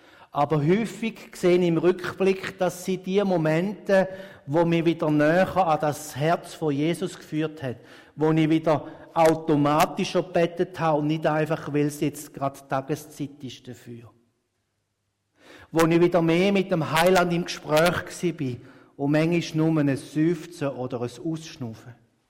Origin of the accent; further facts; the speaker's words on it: Switzerland; Ich glaube, als Schweizer finden wir sehr häufig etwas zum Klagen.